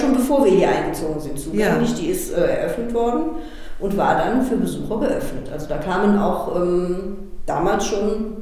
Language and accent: German; Cologne, North Rhine-Westphalia, Germany; born there; Ich bin in Köln geboren, habe in Köln Abitur gemacht.